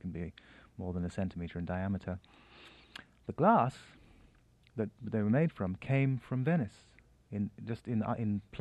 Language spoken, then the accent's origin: English; Kumasi, Ashanti, Ghana; I grew up in Ghana, and my hometown is Kumasi, the capital of Ashanti, and that's about not many miles from Bonwiri, which is the town where kente cloth was invented.